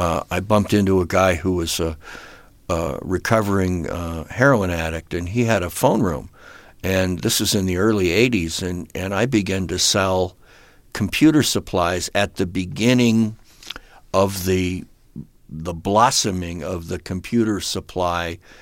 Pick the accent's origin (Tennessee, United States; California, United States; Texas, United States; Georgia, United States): California, United States; Malibu; I grew up in Malibu, but Malibu wasn't Malibu and when I grew up there. It was, you know, a beach town.